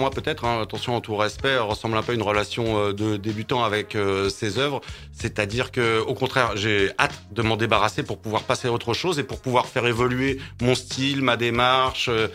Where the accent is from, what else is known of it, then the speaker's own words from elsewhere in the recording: Paris, Île-de-France, France; De toute façon, j'aime bien les Parisiens. Je suis parisien aussi.